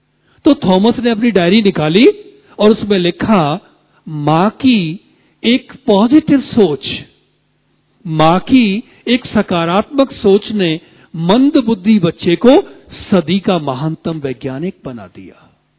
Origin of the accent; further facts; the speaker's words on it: Uttar Pradesh, India; मेरा जन्म मथुरा के पास गांव में हुआ